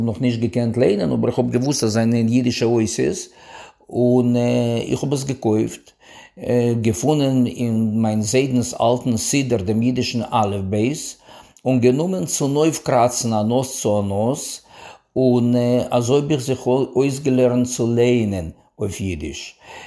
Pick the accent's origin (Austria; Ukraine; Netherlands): Ukraine; Berdychiv, Zhytomyr Oblast; German is a second language; also born or lived in Vinnytsia; Ich stamme von Ukraine. Ich bin geboren geworden in der Stadt Vinnytsia